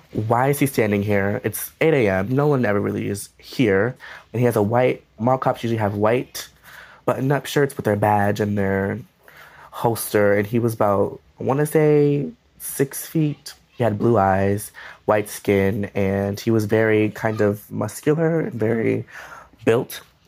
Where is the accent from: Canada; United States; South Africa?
United States; Minneapolis, Minnesota; I am from Minneapolis, Minnesota, and I am 18 years old, and I am an actor, director, and a college student.